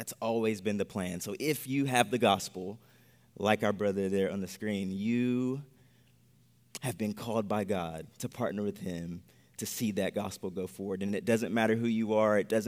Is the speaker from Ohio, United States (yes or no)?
no; Gaffney, South Carolina, United States; now in China?; We are from Gaffney, South Carolina, moving from a county of 13,000 people to a city of 12 million people.